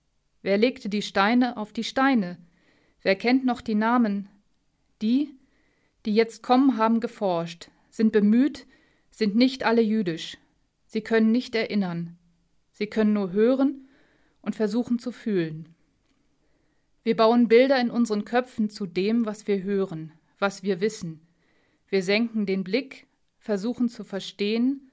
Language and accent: German; Geismar, Lower Saxony, Germany; ich komme aus Geismar